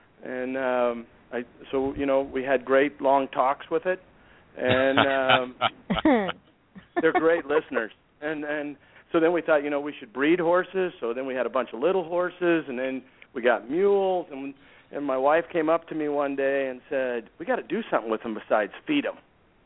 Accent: Seattle, Washington, United States; moved away; Originally I'm from Seattle, the big city, and I hate concrete, and I hate traffic.

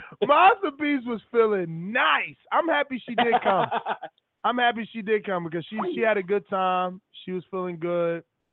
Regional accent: Worcester, Massachusetts, United States; I told Ness 3,000 times, I'm from Worcester, Massachusetts, but he says, I'm from Boston.

